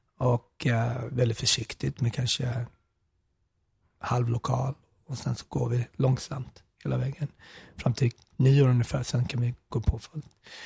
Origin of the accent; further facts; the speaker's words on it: Smögen, Västra Götaland County, Sweden; Smögen, havet där jag kommer ifrån, där jag växte upp på somrarna